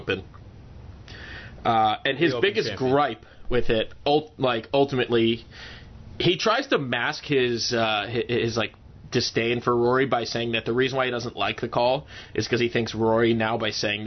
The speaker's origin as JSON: {"language": "English", "country": "United States", "said": "I am biased because I'm American."}